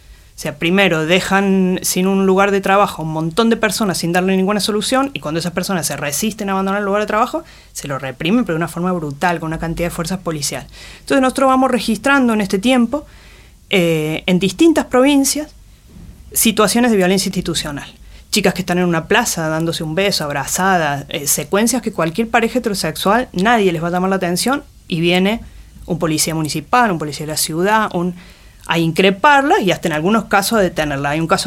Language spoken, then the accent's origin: Spanish; Córdoba, Argentina; now in Mendoza, Argentina; yo vivo en Mendoza hace muchos años, pero soy cordobesa. Yo creo que soy una señora grande